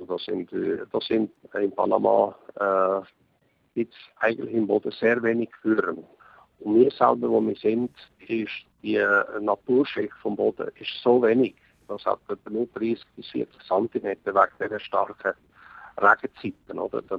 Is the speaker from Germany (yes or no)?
no; Switzerland; born there; also born or lived in Cuba; bin auch mit aufgewachsen mit Spanisch und Deutsch, also ich bin in der Schweiz geboren, aber doch die ersten paar Jahre in Kuba aufgewachsen.